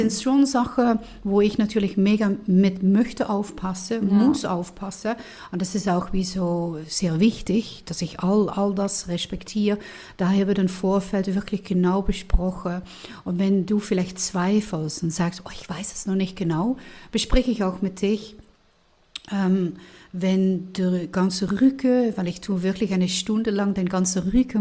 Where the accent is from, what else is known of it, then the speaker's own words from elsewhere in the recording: Netherlands; ich bin Niederländer